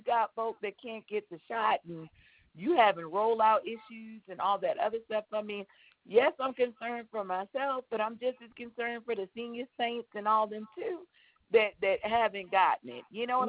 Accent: Virginia, United States; We're from Virginia. This is frustrating. Everybody at home then got it.

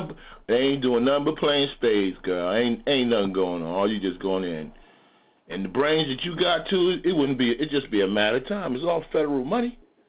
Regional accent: Mount Vernon, New York, United States; When I didn't have Jack, I'm from Mount Vernon, New York.

